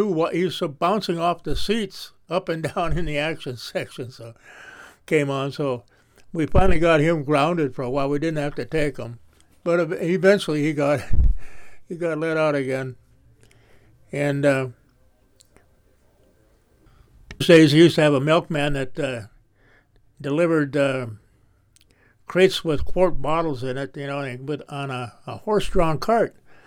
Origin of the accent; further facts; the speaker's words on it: Grand Forks, North Dakota, United States; born there; we're four boys in the family, and we're all born in the 1930s in Grand Forks.